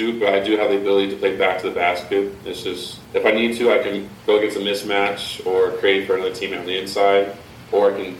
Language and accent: English; Denver, Colorado, United States; obviously I'm from Denver, so I kind of follow Jokic